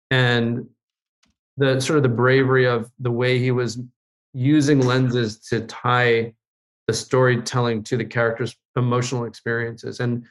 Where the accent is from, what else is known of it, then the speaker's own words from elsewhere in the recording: Los Angeles, California, United States; And I grew up in Los Angeles, but there were areas, parts, worlds in Los Angeles that I had never discovered until I worked there